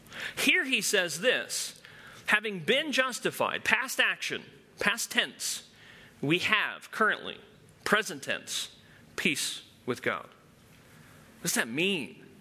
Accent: New Jersey, United States; When I was a little boy, because I'm from Jersey. We don't deal with chickens in Jersey.

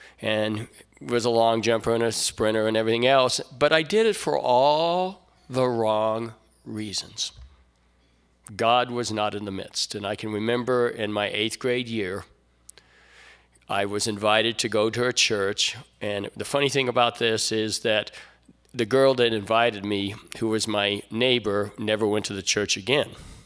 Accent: Camp Pendleton, California, United States; born there; I'm a military kid. I was born in Camp Pendleton. And for the first 15 years of my life, I lived in about 21 or 22 different locations. We were all over the place.

